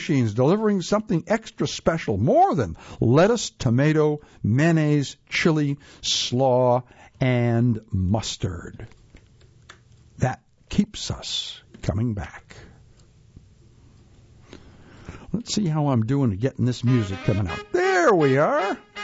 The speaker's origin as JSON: {"language": "English", "town": "Asheboro", "region": "North Carolina", "country": "United States", "tie": "born or raised there", "said": "My first one ever at 5 or 6 years old in Asheboro, of course, my hometown."}